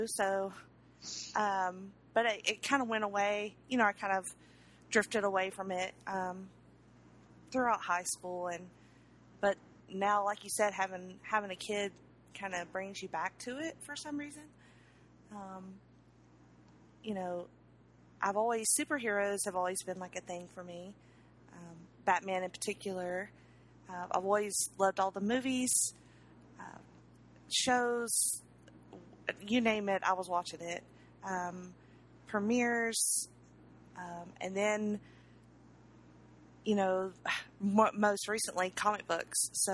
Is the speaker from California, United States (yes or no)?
no; Dothan, Alabama, United States; You know, I'm originally from Dothan, Alabama, born and raised.